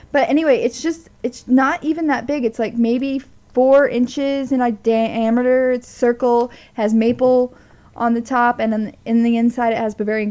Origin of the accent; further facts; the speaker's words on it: Missouri, United States; So I'm from Missouri, so I'm going to tackle the Missouri one